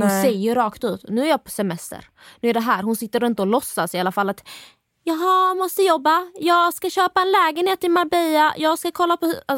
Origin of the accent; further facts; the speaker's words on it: Skåne, Sweden; accent: Scanian; now in Stockholm, Sweden; Ända sedan jag flyttat till Stockholm så har folk påpekat hur jag pratar. Och de säger att jag ändrar min dialekt. Och jag pratar inte skånska längre. Och jag försöker prata stockholmska.